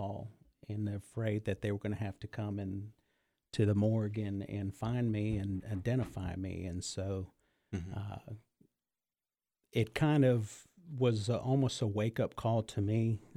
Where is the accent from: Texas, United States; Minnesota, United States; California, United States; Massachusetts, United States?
California, United States; born there; I'm 55 years old. I was born in California, and I have a large family, five brothers, two sisters